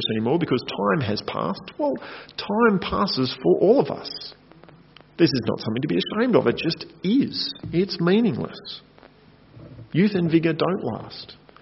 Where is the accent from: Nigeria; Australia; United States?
Australia; It feels weird as an Australian to say that to people.